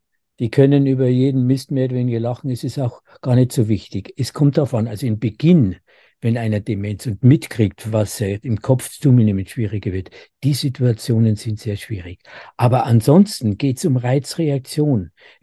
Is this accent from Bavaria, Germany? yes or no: yes; Bavaria, Germany; Und als Bayer sage ich natürlich, wissen Sie, es ist nicht gerade der Chiemsee